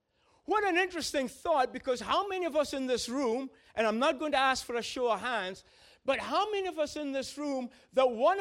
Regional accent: Peterhead, Scotland, United Kingdom; Someone said to me, " … how did it feel being a black kid growing up in Peterhead?"

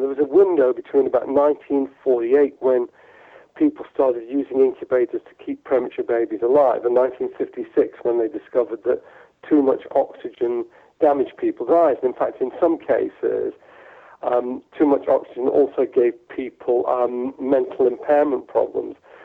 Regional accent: Todmorden, Yorkshire and the Humber, United Kingdom; as I grew up, I spent huge amounts of time in my hometown of Todmorden walking alone on the Pennines

